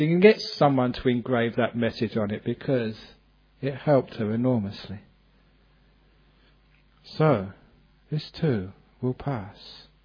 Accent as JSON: {"language": "English", "region": "England", "country": "United Kingdom", "tie": "born or raised there", "said": "I was brought up in England"}